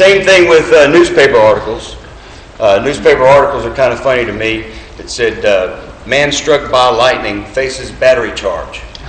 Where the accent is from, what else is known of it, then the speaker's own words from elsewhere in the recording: Myrtle Beach, South Carolina, United States; I grew up in Myrtle Beach. I lived in Myrtle Beach just about my whole life.